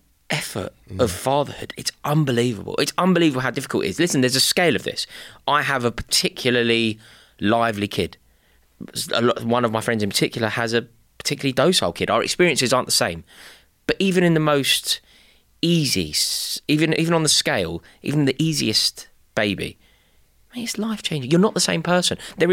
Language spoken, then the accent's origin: English; United Kingdom; I know we're British and we don't speak about things like